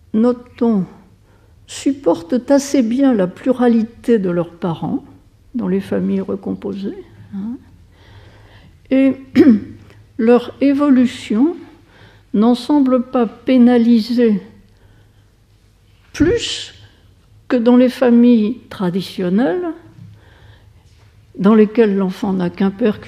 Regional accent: France; je lui disais que chez nous, en France et en Europe d'une façon générale

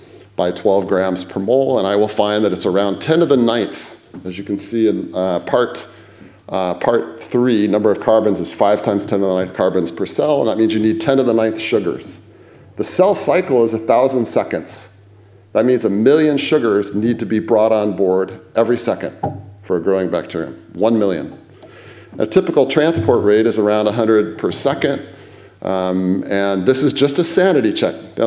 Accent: United States; I'm an American, so, you know, I don't think most of us live by this

